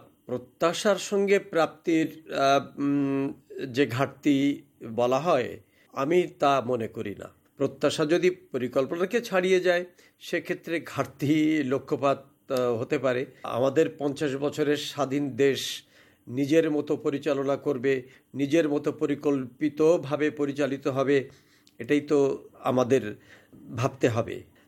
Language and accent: Bangla; Bangladesh; আমি যত বড় হয়েছি ততই জেনেছি আমার এই পূর্ব বাংলা, এই বাংলাদেশ 1948 সাল থেকেই তার অধিকারের জন্য লড়াই করছে